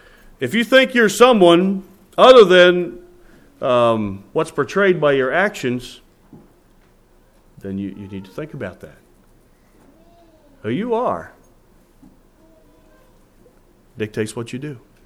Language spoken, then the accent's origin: English; Cochranton, Pennsylvania, United States; Now, I grew up in Cochranton. Most of my growing up years were in the Cochranton, Pennsylvania area. But most of the people I knew were in the Amish and Beachy Amish circles.